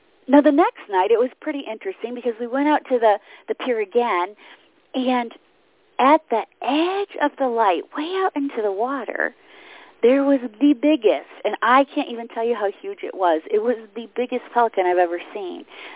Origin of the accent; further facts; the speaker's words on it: Michigan, United States; We went to the coast, the Gulf Coast here in Texas, and I have to tell you, I'm from Michigan, and I've traveled all over the world and seen some of the most amazing beaches.